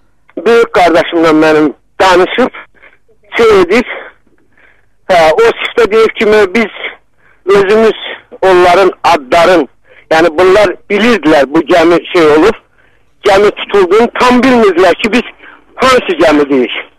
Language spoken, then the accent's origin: Azerbaijani; Azerbaijan; Yox, xanım, biz özümüz, mən özüm Cəbrəliyəm. Yəni, o köşkünlərdən...